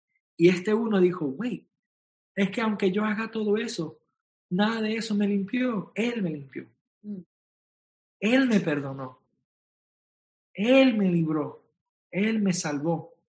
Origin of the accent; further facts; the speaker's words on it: Puerto Rico; Yo no soy hebreo, yo soy puertorriqueño.